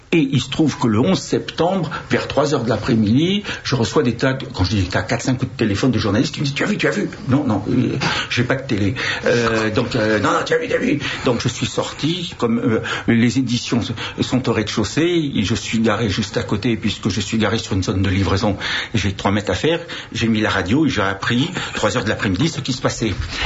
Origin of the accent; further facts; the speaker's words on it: Brittany, France; en tant que breton